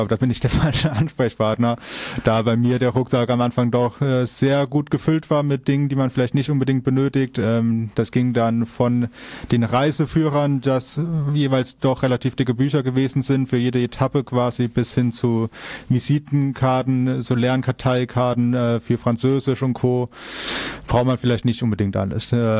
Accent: Hesse, Germany; born there; now in Hamburg, Germany; Gebürtig komme ich aus der Nähe von Kassel.

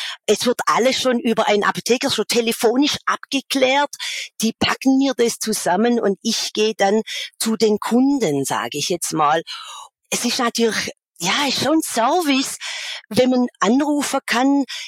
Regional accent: Biesingen, Saarland, Germany; also bei uns in Biesingen sagt man Brätli.

